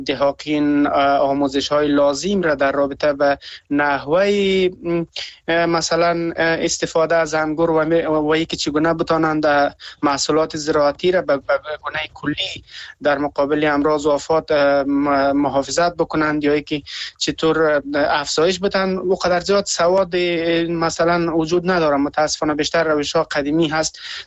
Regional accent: Afghanistan; ما که در سمت شمال افغانستان در واقع بزرگ شدیم

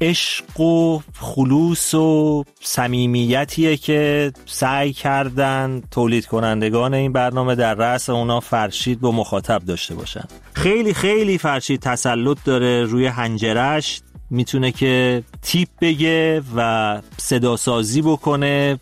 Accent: Tehran, Tehran Province, Iran; born there

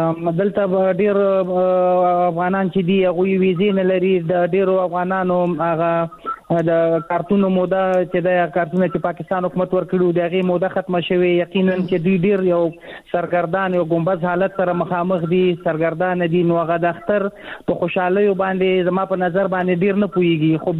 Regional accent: Afghanistan; now in Pakistan; تاسو پوهیږئ مونږ په افغانستان په پاکستان کې کډوال یو، مهاجر یو

